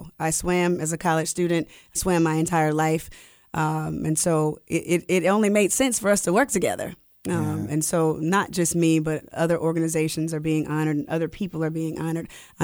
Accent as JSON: {"language": "English", "town": "Atlanta", "region": "Georgia", "country": "United States", "tie": "born or raised there", "said": "because I'm originally from Atlanta. Like, it says that on my birth certificate. People are like, really? You're from here? I was born at Crawford Long, which is now Emory Midtown."}